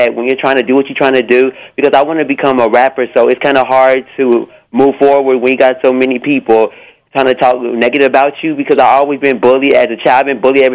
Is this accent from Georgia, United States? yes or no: yes; Atlanta, Georgia, United States; I'm from Atlanta.